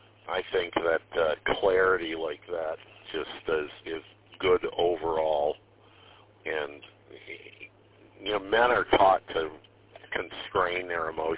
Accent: Detroit, Michigan, United States; I grew up in Warrendale in Detroit on the west side

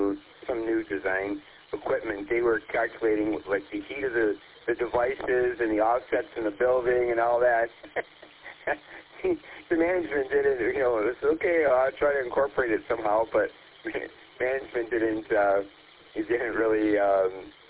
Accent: Detroit, Michigan, United States; But I grew up in Detroit, around 7 and Chainer area. So I'm an East Sider.

